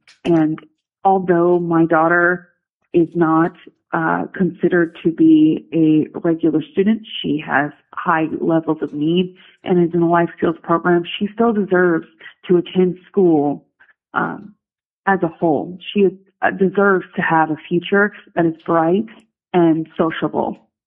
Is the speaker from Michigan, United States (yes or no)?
no; Anchorage, Alaska, United States; I am from the Anchorage area.